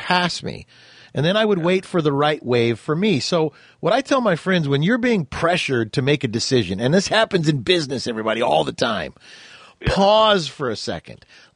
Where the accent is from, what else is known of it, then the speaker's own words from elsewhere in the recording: Ventura, California, United States; Now, when I grew up in Ventura, California on the beach, and I was a surfer kid.